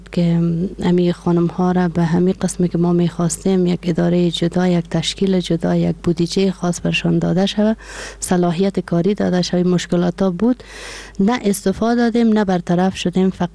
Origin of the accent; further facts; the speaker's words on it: Kandahar, Afghanistan; ولایت ما از پشت از قندار هستم، از رورابات قندار، ولی از دروردک جای جای داد ما هسته